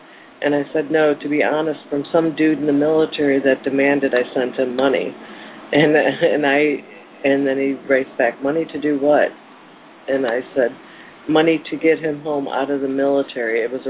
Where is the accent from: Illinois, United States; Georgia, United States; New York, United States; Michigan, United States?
Illinois, United States; Chicago; But, you know, Kelly, I'm from Chicago originally.